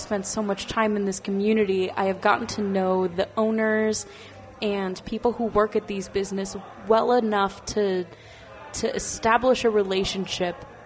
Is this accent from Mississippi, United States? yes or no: no; Minot, North Dakota, United States; So I grew up in Minot. I have witnessed the atmosphere and sort of the changes that this community has experienced.